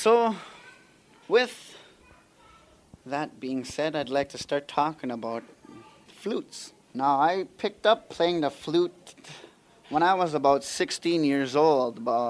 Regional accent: Whitefish Bay, Ontario, Canada; I am from Whitefish Bay, Ontario, Canada.

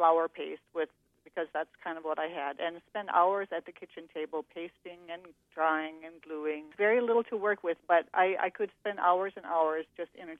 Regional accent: Paunceford, Minnesota, United States; I grew up in a small town named Paunceford, Minnesota. It's close to Park Rapids.

